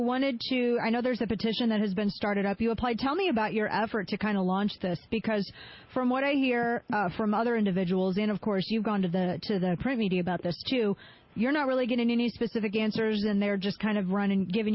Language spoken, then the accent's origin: English; St. Louis, Missouri, United States; now in Dallas, United States; But St. Louis is my hometown. Missouri is my home state, born and raised. All my family's there.